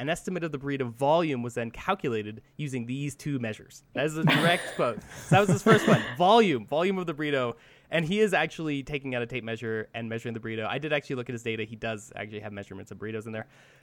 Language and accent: English; California, United States; So I'm from California, and we take our burritos very seriously.